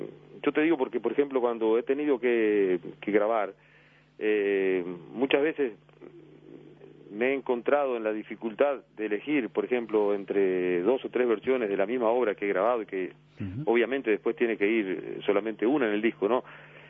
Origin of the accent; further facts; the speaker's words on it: Fray Bentos, Río Negro, Uruguay; a la gente de mi pueblo de Fray Bento